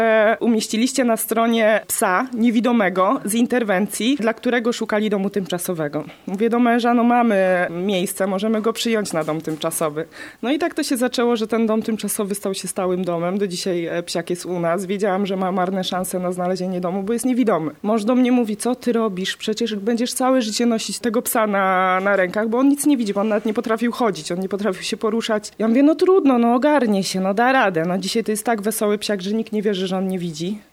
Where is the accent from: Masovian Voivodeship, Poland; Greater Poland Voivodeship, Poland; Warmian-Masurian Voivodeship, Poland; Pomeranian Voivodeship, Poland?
Pomeranian Voivodeship, Poland; Dzierzgoń; pochodzę z Dzierzgonia, prowadzę dom tymczasowy dla kotów.